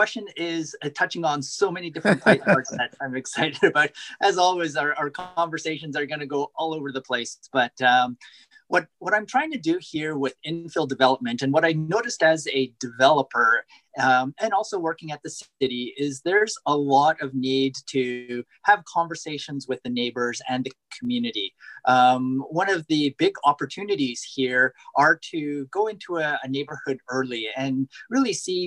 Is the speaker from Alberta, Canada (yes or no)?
yes; Edmonton, Alberta, Canada; I went to school here in Edmonton. I grew up in Edmonton. I call it my hometown.